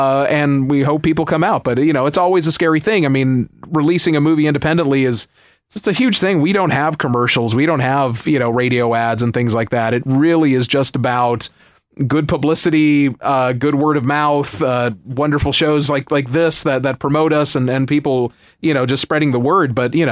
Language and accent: English; Los Angeles, California, United States; look, I grew up in Los Angeles. My parents had a Salvadorian Mexican restaurant.